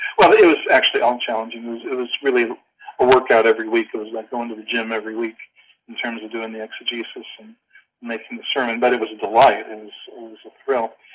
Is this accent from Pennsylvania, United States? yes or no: no; California, United States; now in Houston, United States; Although let me say, I'm not from the Bible Belt. I'm from California, so I'm kind of from the tie-dye hippie T-shirt.